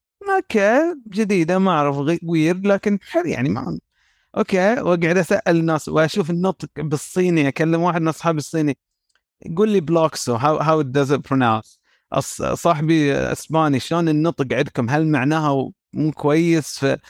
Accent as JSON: {"language": "Arabic", "country": "Saudi Arabia", "said": "أنا أتمنى أن أكون في السعودية شخصيا، يعني كوني سعودي،"}